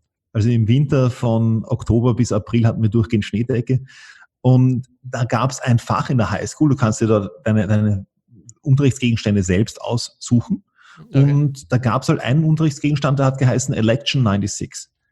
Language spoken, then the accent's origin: German; Vienna, Austria; moved away; Wir hatten ein Haus am Land und ich war auch eine Zeit, also ich war, einen Teil meiner Schulkarriere war ich in Wien, einen Teil meiner Schulkarriere war ich am Land draußen. Zu dem Zeitpunkt mit 16 war ich wieder in Wien.